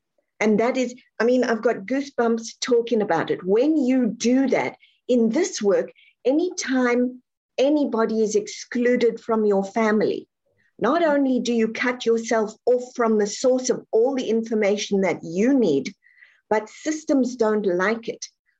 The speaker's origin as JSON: {"language": "English", "country": "South Africa", "said": "I grew up reading in the UK, I think it was called Enid Blyton. I'm from South Africa"}